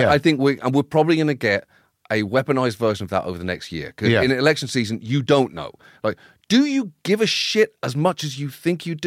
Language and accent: English; United Kingdom; But I felt shortchanged just as a British person not having a fully developed sense of British history and what it meant.